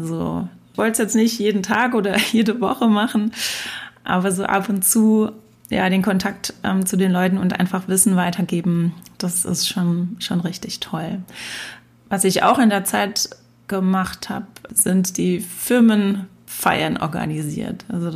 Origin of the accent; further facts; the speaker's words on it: Rhineland-Palatinate, Germany; Ich komme aus Rheinhessen, dem größten deutschen Weinanbaugebiet. Ich bin in einem Weingut aufgewachsen, bin also quasi von Kind an mit dabei